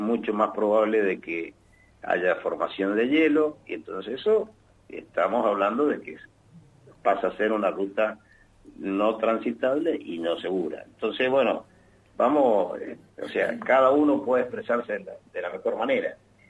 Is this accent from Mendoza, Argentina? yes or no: yes; Mendoza, Argentina; Vamos a tener el problema nosotros como mendocinos